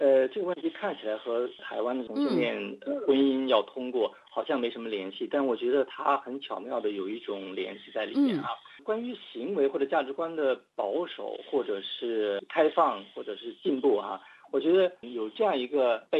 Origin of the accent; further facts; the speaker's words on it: Beijing, China; 我是北京人，有一种范儿。